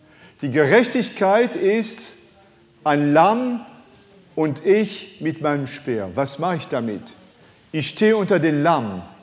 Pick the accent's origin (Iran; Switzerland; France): France; first language French; German is a second language; now in Germany; Das ist Französisch, meine Muttersprache.